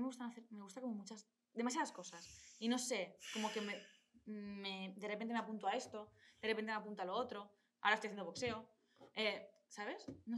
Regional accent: Sant Just Desvern, Catalonia, Spain; en Sant Just, que es de donde soy. Yo no soy de Barcelona, Barcelona, soy de Sant Just, que es un pueblecito que está a las afueras de Barcelona, vaya.

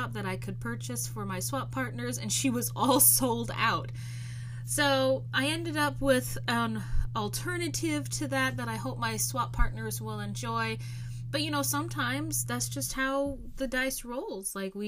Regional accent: Alaska, United States; I'm a knitter, crafter, mental health therapist, and explorer of my home state of Alaska.

